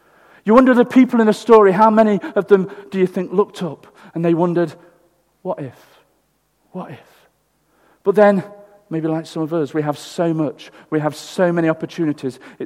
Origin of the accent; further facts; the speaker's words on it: Derby, East Midlands, United Kingdom; It was a full-on day growing up in Derby.